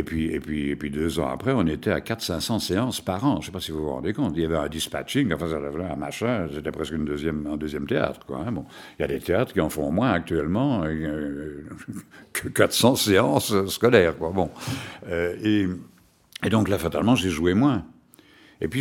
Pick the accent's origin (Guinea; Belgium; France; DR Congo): Belgium; Liège, Wallonia; Et comme je suis liégeois, j'ai foncé.